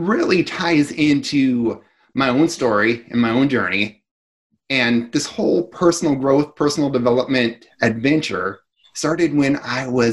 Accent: San Diego, California, United States; now in Minnesota, United States; Well, I'm calling in from Minnesota. Yeah. Now, you need to know about me. I was born and raised in San Diego.

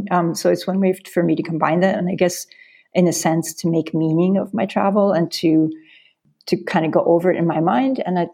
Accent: United States; And I'm American, my husband's German, and we met living in an international dorm at Cornell University

